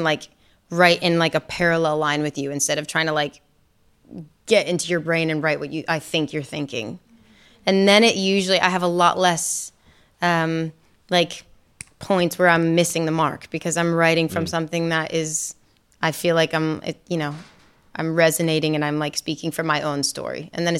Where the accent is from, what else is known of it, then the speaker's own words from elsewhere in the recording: Maine, United States; I really resonated with the story he was telling, with just like growing up in Maine.